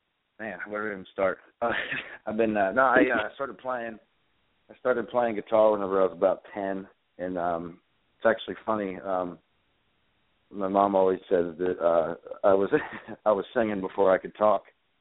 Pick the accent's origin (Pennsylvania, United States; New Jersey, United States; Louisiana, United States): Pennsylvania, United States; now in Nashville, United States; I'm from Pennsylvania originally, and then playing more and more shows and more fans and people and filling up more places, and then I decided to make a move down here to Nashville